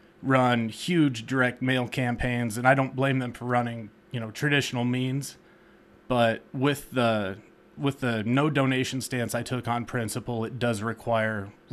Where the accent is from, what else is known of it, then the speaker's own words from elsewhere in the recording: Washington, United States; I'm 26 years old, born and raised in Washington. I've lived in the county my entire life.